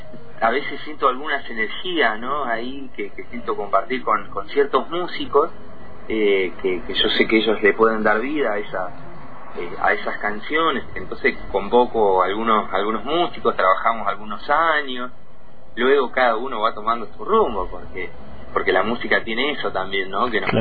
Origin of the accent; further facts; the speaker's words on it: Fernández Oro, Río Negro, Argentina; Sí, soy de Fernández Oro y nacido y criado, mirá.